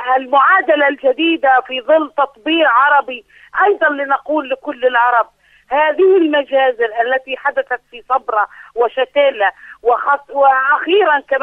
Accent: Palestine; من حقنا نحن كشعب فلسطيني أن ندافع عن حقوقنا في الداخل وفي الشتات

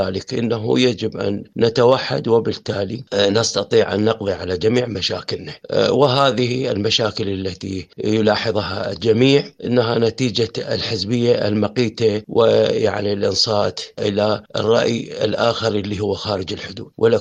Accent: Iraq; وهذا رأي نحن كعراقيين يعني نفهمه

